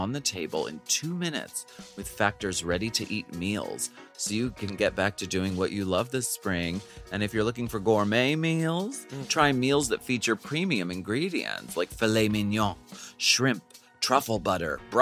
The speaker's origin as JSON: {"language": "English", "town": "New York City", "region": "New York", "country": "United States", "said": "I am from New York City."}